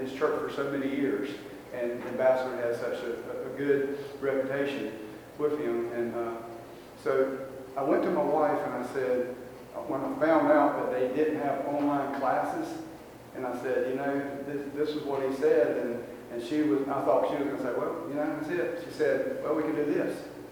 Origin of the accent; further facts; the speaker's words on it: New Bern, North Carolina, United States; I'm from New Bern, North Carolina, which is about 30 miles from the ocean.